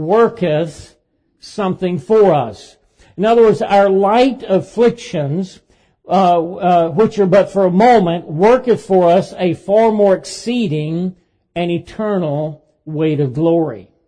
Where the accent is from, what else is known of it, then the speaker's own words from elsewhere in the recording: Dayton, Tennessee, United States; he was the one that debated for creation in the Scopes trial in my hometown in Dayton, Tennessee in 1925.